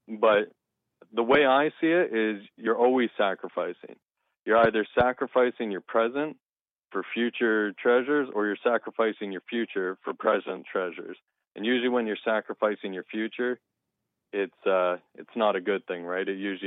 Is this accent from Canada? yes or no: yes; Canada; from Canada.